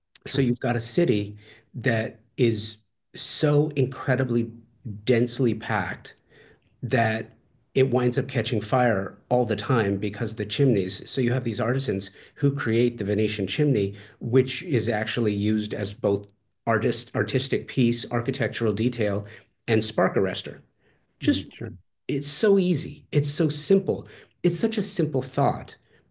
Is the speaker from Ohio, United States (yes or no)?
no; Los Angeles, California, United States; I mean, I'm a native Angeleno. I grew up in LA. I grew up in the San Fernando Valley. I was a teenager in the 80s.